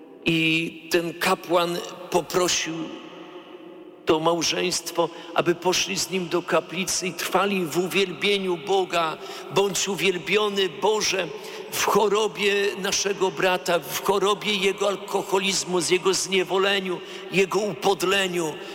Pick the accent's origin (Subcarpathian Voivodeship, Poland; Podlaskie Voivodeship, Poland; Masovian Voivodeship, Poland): Podlaskie Voivodeship, Poland; Białystok; bo pochodzę z Białegostoku